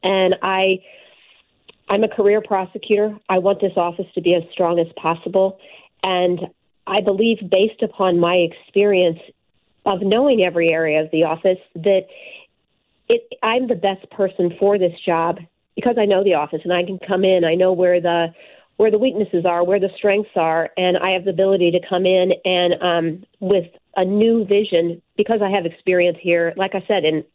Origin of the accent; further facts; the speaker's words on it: Missouri, United States; I grew up in St. Louis County. I raised my kids here. I want my kids to want to stay here and raise their kids here.